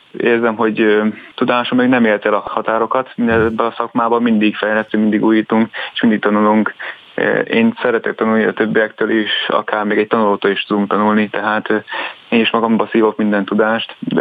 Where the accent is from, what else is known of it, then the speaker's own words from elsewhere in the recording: Hajdú-Bihar, Hungary; Hát én Debrecen mellett élünk, és mint bihari származású, úgy kerültem Hajdúszoboszlóra